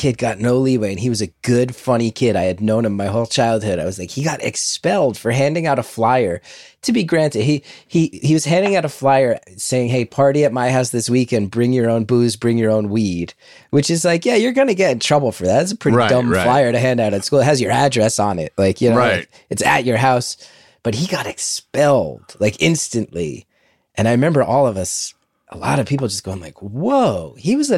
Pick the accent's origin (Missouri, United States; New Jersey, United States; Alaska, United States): New Jersey, United States; And also growing up in North Jersey, we had the extra added bonus of them saying